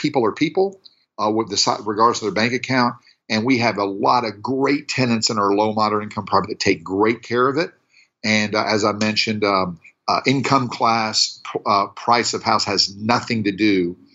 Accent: Tennessee, United States; You know, I grew up in Tennessee, so $40,000 to me was like a mansion, you know, growing up.

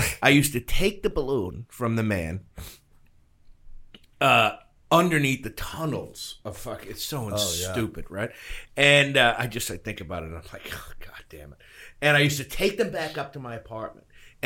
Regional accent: Rhode Island, United States; I came from Rhode Island. Like, you know, I'm from New England.

